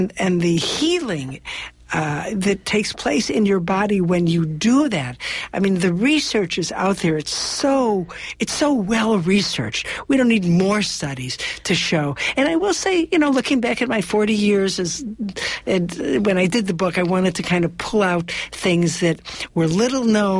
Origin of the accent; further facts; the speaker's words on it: Midwest, United States; I grew up in the Midwest and had a little family house up in the Northwoods of Wisconsin.